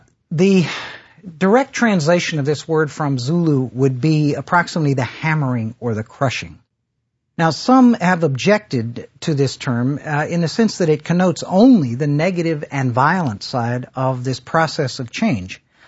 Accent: North Carolina, United States; I come from North Carolina

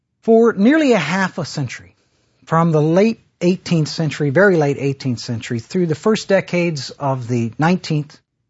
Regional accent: North Carolina, United States; I come from North Carolina

